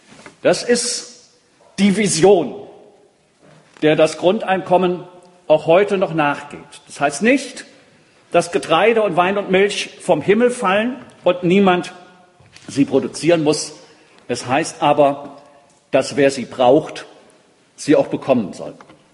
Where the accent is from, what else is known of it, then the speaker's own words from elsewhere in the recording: Bonn, North Rhine-Westphalia, Germany; Ich komme aus Bonn.